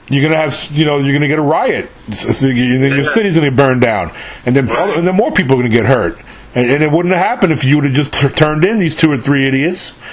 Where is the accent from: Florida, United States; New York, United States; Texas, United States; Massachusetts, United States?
New York, United States; I'm from New York. I used to sell Lucy's, man. I used to sell single cigarettes, when I was in high school up there.